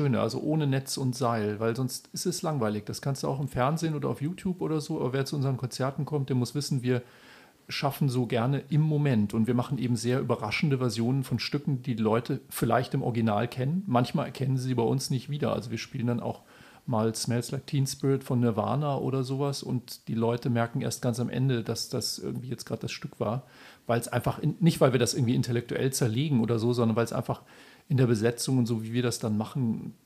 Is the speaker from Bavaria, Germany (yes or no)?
yes; Bavaria, Germany; Das im weitesten Sinne, wir sind aus Bayern.